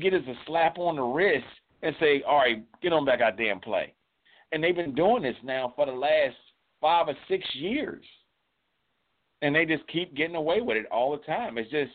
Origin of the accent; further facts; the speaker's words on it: Pennsylvania, United States; Yeah, I'm from Pennsylvania, and yes, anything is better than the Patriots.